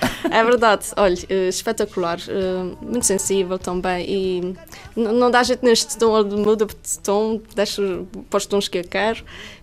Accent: Porto Formoso, Azores, Portugal; No Porto Formoso, que é a minha freguesia, existe.

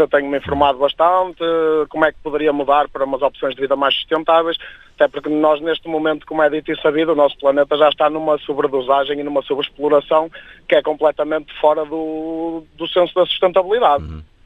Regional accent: Guimarães, Norte, Portugal; eu sou da zona de Guimarães

